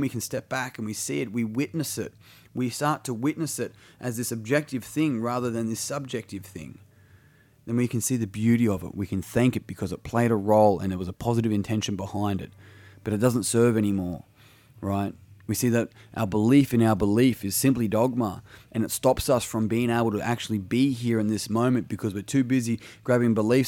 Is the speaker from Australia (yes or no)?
yes; Australia; I'm an Australian. It's like, I was born in a country called Australia